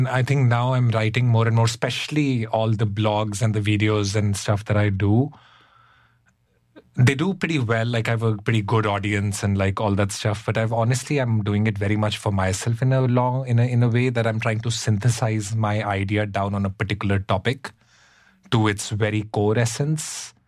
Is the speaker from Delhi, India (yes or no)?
no; Shimla, Himachal Pradesh, India; So when I was growing up in Shimla, near us, there were many ashrams